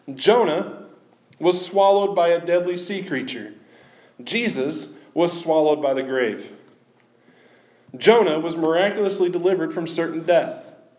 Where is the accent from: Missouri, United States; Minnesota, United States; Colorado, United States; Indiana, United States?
Missouri, United States; I'm from Missouri, the show me state.